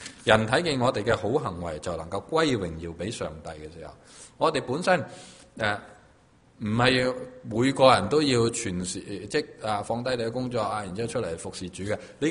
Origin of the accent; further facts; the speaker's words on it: China; 我中国人就系将啲遗产留俾下一代